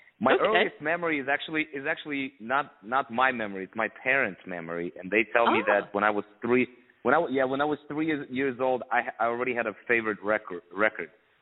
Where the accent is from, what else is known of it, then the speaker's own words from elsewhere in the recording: Ukraine; I'm from Ukraine originally, so this was a big